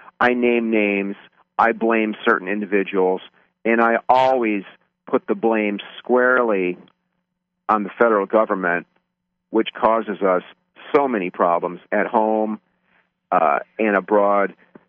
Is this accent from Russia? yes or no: no; United States